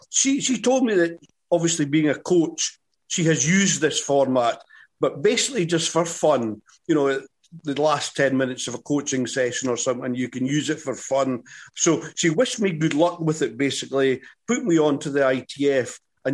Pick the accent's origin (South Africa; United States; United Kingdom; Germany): United Kingdom; Scotland; I'm Scottish